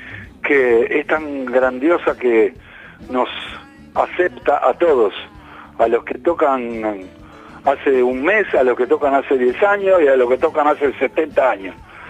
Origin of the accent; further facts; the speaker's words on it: Uruguay; también ahí somos todos uruguayos